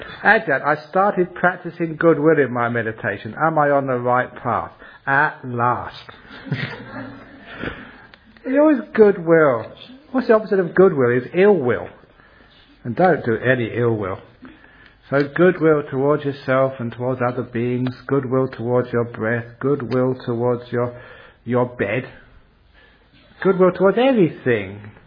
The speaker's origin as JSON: {"language": "English", "region": "London", "country": "United Kingdom", "tie": "born there", "said": "I was born in London."}